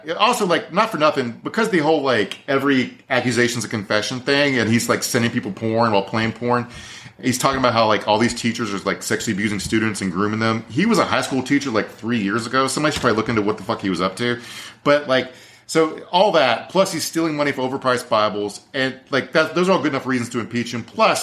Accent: Virginia, United States; my home state of Virginia, there's a company that got a $1.2 billion contract to build a concentration camp.

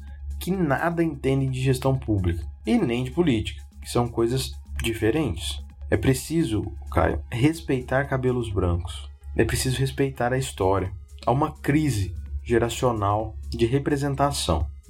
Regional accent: Igarapava, São Paulo, Brazil; born there; Costumo brincar que eu sou um caipira cosmopolita, né? Sou nascido em Garapava, no interior de São Paulo, às margens ali do Rio Grande, na divisa com Minas Gerais. Tô gravando aqui de Manhattan

